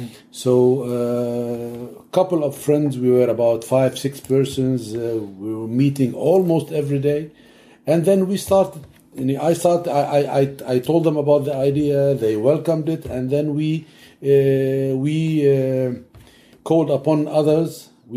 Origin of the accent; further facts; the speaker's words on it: Abbasiyeh, South Governorate, Lebanon; And that's what I did with a group of friends at Abbasi, my hometown.